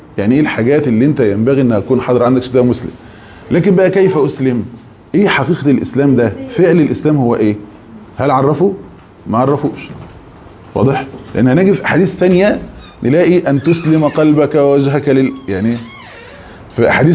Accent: Egypt; زي مثلا احنا كمصريين كده شلفطنا معظم الكلام العربي،

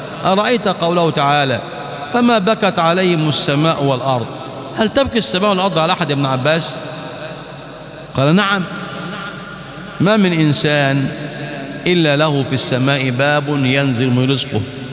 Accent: Egypt; ونحن أبناء مصر نعرف دون غيرنا طبيعة بلادنا

